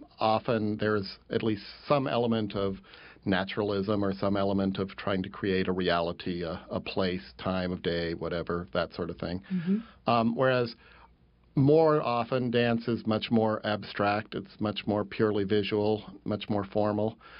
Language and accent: English; Colorado, United States; I grew up in Colorado, and it more grew from an awareness of nature